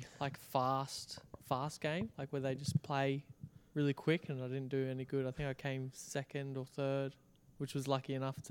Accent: Brisbane, Queensland, Australia; Yeah. But I was born in Brisbane.

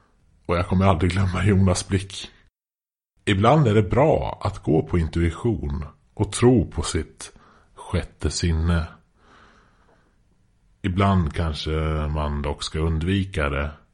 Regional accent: Norrköping, Östergötland, Sweden; Jag är från Norrköping ursprungligen. Jag vet inte hur tydligt det är med min dialekt. Men har hört att när jag väl säger Norrköping så blir det tydligt hur som helst.

